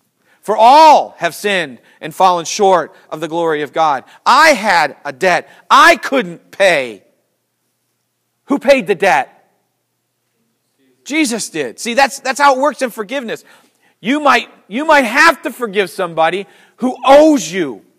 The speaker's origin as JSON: {"language": "English", "country": "United States", "said": "I'm an American. I was never a slave."}